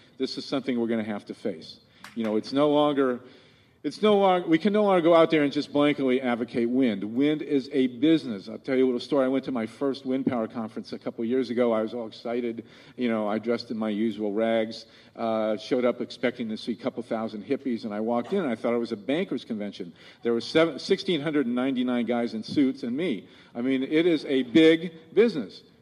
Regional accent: Ohio, United States; in my home state of Ohio. I live in Columbus.

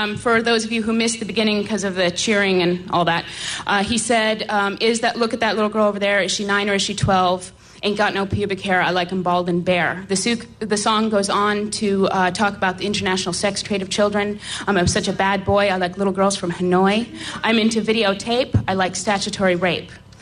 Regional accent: Monterey, California, United States; I want to thank you for coming to my hometown of Monterey.

